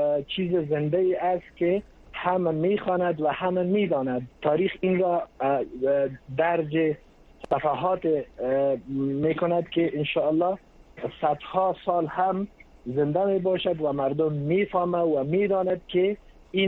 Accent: Afghanistan; چون ما افغان هستیم و در ضمیر و وجدان ما همچون مزیریت و همچون مسئله وجود ندارد

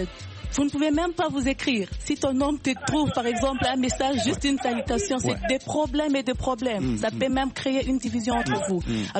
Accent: Lubumbashi, Haut-Katanga, DR Congo; Chez nous, à Lubumbashi

